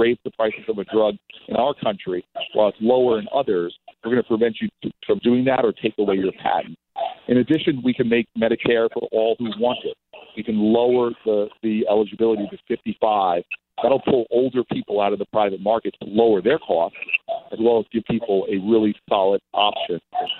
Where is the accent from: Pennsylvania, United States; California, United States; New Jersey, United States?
New Jersey, United States; Newark; we're hoping that folks will show up on Saturday for my hometown kickoff in Newark, New Jersey